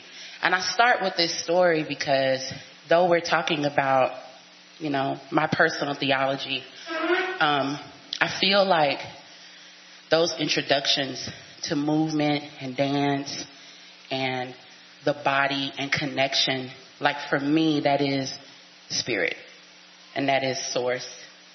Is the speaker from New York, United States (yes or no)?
no; Dallas, Texas, United States; I was raised in Dallas, Texas, by teenage parents.